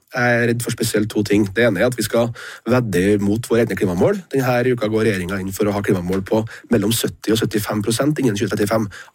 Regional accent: Levanger, Trøndelag, Norway; Jeg kommer fra Levanger

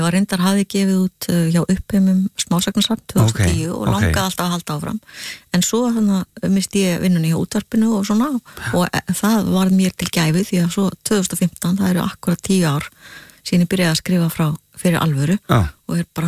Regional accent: Húsavík, Northeastern Region, Iceland; now in London, United Kingdom; að ég að búi í London sem er náttúrulega eitthvað sem að fólki dettur ekki fyrst í hug af því að ég ólst upp sko í Húsavík undir fjallinu.

